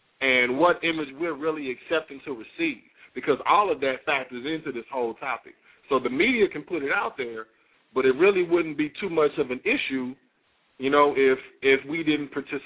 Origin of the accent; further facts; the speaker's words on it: Kansas City, Missouri, United States; We've heard from Kansas City, my hometown, with E-Dub